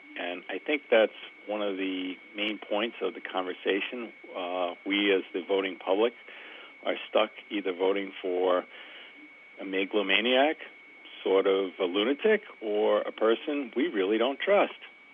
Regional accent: New York, United States; I'm from Bengal, New York.

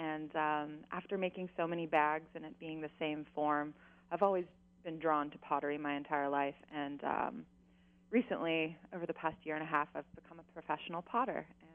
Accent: Louisiana, United States; moved away as an adult; also born or lived in New York City, United States; now in Kauai, United States; I did. I moved here from New York City. I grew up in Louisiana in a small town, and when I visited, I just fell in love with Kauai, and it reminded me of home

